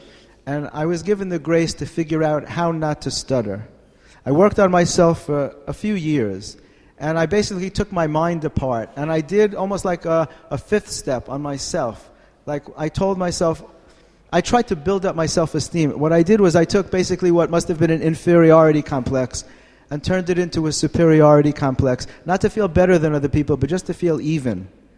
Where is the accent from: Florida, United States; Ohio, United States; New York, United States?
New York, United States; Bronx; When I grew up in the Bronx, it was very rare to have Jewish heroin addicts.